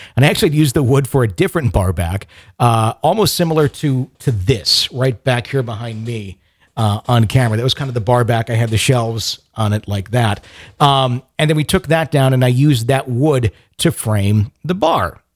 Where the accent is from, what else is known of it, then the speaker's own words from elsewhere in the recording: Wisconsin, United States; But being from Wisconsin, it was kind of neat because I'm from Wisconsin.